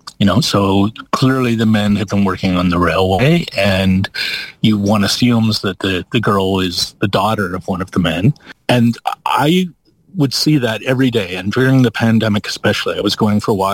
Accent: Canada; hey, your dog is called Margaret Atwood. We're from Canada.

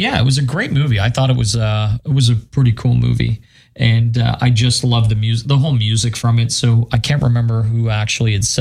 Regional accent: Ajax, Ontario, Canada; These guys are from Ajax, from my hometown.

